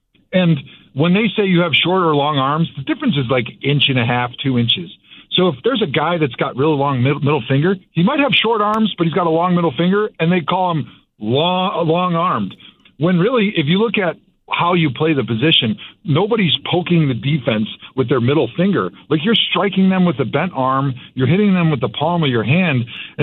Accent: Wisconsin, United States; I mean, I grew up in Wisconsin. I live there now, and, you know, there's going to be a lot of friends and family that are there.

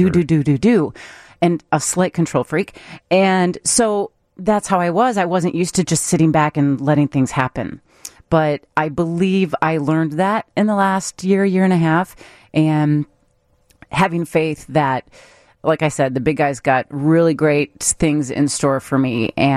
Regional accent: Chicago, Illinois, United States; I grew up in Chicago and I grew up listening to WGN.

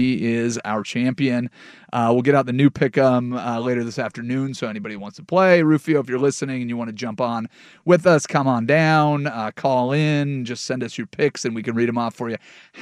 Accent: Washington, United States; I grew up in Southwest Washington. I didn't grow up in Portland, Oregon.

